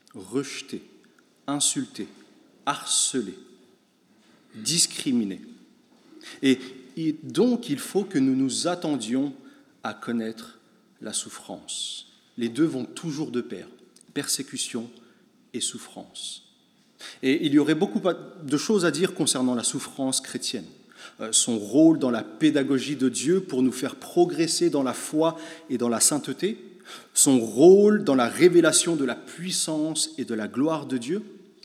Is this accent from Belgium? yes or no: yes; Belgium; est aussi une réalité chez nous en Belgique.